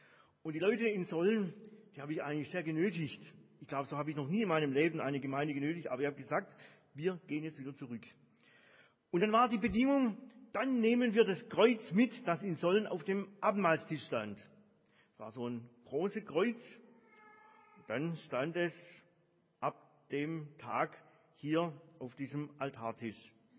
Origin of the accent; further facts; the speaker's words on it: Hanover, Lower Saxony, Germany; Nee, ich bin nicht von hier, ich bin aus Hannover.